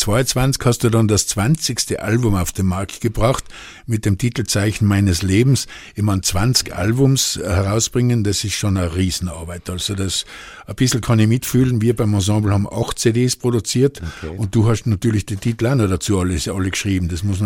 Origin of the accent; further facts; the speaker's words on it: Tyrol, Austria; Ja, es gibt ja bei uns in Osttirol auch verschiedenste Dialekte in den einzelnen Tälern.